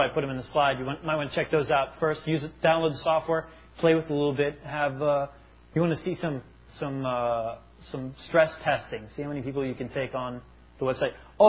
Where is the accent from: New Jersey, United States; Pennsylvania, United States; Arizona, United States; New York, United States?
Arizona, United States; Yeah, I'm from Arizona.